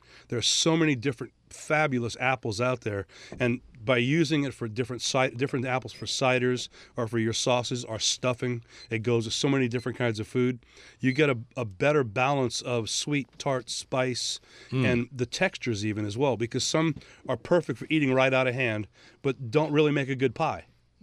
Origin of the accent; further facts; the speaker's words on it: Louisiana, United States; I mean, let's face it, I'm from Louisiana.